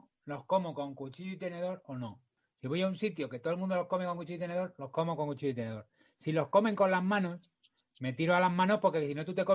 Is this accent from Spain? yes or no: yes; Spain; siendo como somos los españoles